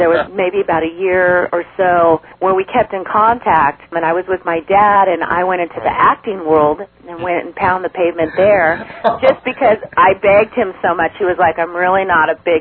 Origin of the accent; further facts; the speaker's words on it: Norwalk, California, United States; I'm coming from Norwalk, which we didn't have any hills or anything like that. It was all flatlands and tons of buildings.